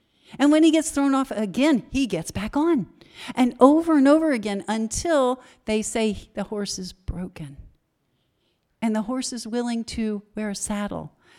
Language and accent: English; Texas, United States; So I'm from Texas